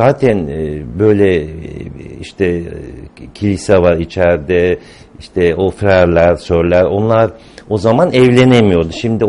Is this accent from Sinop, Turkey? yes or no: no; Kalamış, Istanbul, Turkey; Ben Kalamış'ta doğdum ve halen de oradayım.